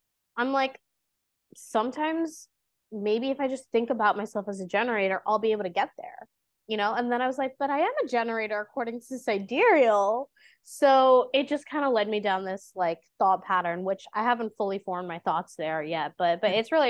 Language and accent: English; India; but as an Indian person, our understanding of Vedic astrology and the approach is so different.